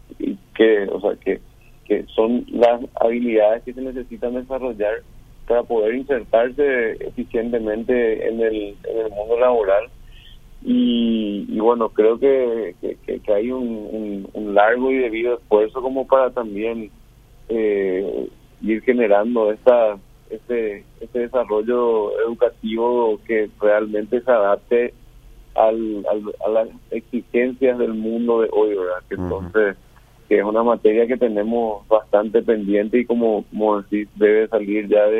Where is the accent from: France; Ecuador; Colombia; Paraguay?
Paraguay; como empresarios, como paraguayos